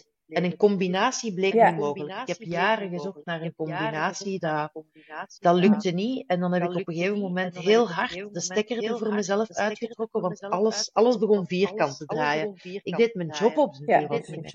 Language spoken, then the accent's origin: Dutch; Flanders, Belgium; Ik heb daar in de humaniora, heet dat bij ons in Vlaanderen